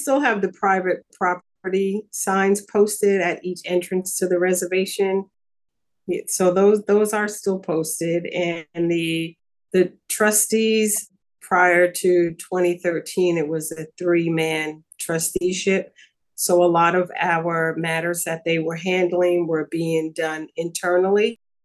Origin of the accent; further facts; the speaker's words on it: Southampton, New York, United States; Well, I was born right here in Southampton Hospital, grew up on the reservation till I was about 10, 11 years old. And then I moved to Riverhead with my mother